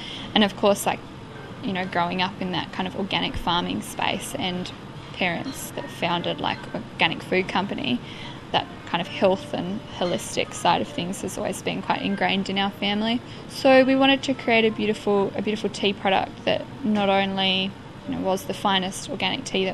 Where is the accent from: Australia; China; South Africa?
Australia; Tasmania; So we grew up in Tasmania and we still have our organic farm here, so it's obviously a very dear spot to us.